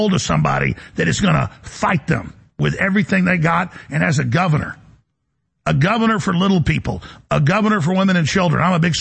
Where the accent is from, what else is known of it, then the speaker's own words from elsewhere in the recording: Dallas, Texas, United States; when I grew up in Dallas, I got a lot of fights.